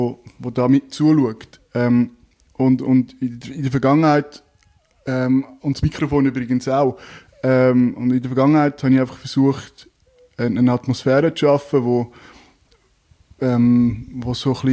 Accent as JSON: {"language": "German", "region": "Zug", "country": "Switzerland", "tie": "born or raised there", "said": "Ich bin ursprünglich aus Zug, im Zug aufgewachsen."}